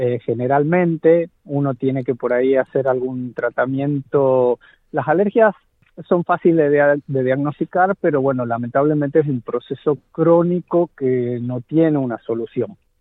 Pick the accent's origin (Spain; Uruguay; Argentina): Argentina; A diferencia de lo que yo veo, por ejemplo, en mi país, en Argentina